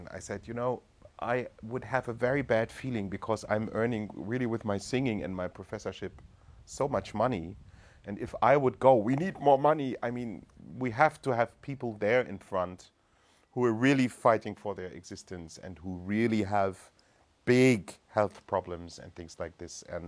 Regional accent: Hildesheim, Lower Saxony, Germany; Well, Hildesheim is a small city, famous for the churches and for the church music.

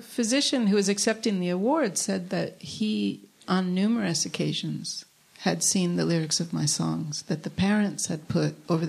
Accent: Jamestown, United States; Well, I spent my first 25 years there.

